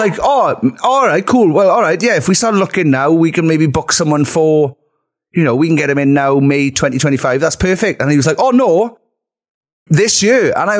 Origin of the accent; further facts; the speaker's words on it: Merthyr Tydfil, Wales, United Kingdom; Because that is typically the Sapnin greeting, which came from my hometown, Merthyr Tydfil.